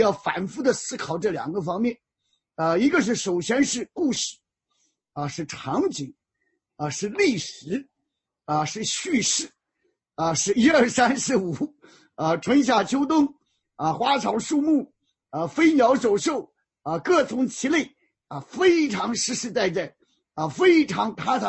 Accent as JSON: {"language": "Chinese", "region": "Shandong", "country": "China"}